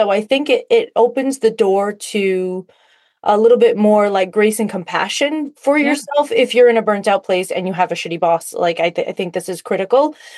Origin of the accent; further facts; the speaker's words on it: Fall River, Massachusetts, United States; now in New Jersey, United States; Oh, I'm a Massachusetts girl too.